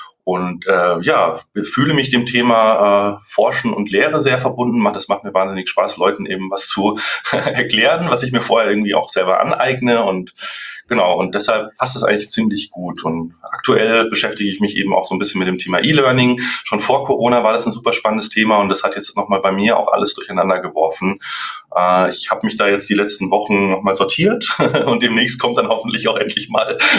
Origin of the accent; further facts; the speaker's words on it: Munich, Bavaria, Germany; Ich bin ursprünglich aus München, aber jetzt seit 6 Jahren im schönen Franken gelandet.